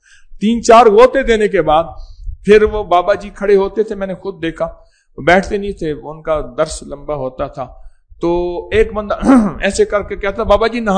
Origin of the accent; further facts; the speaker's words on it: Haveli, Azad Kashmir, Pakistan; حویلی میں, میرا آبائی شہر ہے حویلی میں